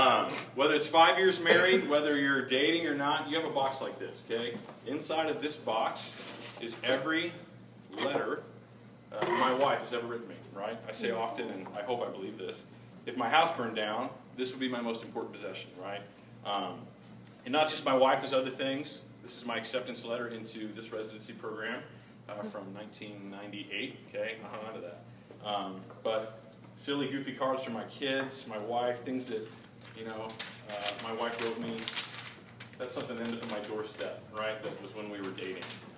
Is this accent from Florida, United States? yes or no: no; Texas, United States; That is not the society that I grew up in the Bible Belt in Texas.